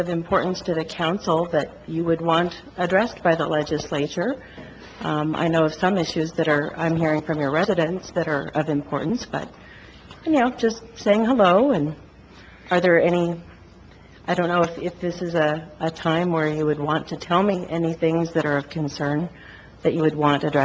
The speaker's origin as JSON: {"language": "English", "town": "Pasco", "region": "Washington", "country": "United States", "said": "I'm actually not a resident of Othello. I'm from Pasco. My address is 4525 Moline Lane."}